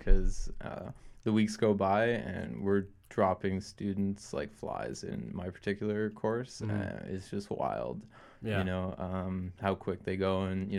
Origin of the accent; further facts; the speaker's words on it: Canada; hey ladies, I'm from Canada, like my accent.